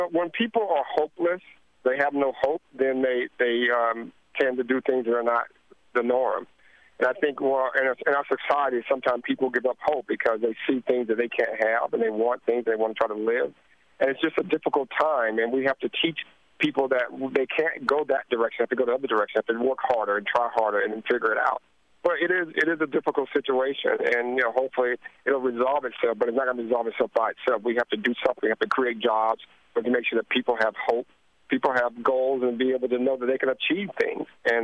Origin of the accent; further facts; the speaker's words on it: Georgia, United States; also born or lived in Chicago; I grew up in Georgia, but then I was drafted by the Bears, number one in 83, so I lived there for 5 years.